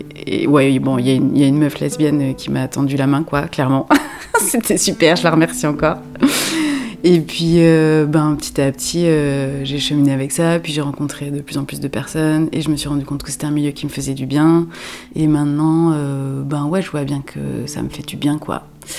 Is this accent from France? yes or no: yes; Montpellier, Occitanie, France; also born or lived in Larzac; je suis originaire de vers Montpellier, entre Montpellier et Larzac quoi. C'était un milieu très rural. En fait en vrai j'ai grandi à Montpellier dans un squat jusqu'à mes 6-7 ans.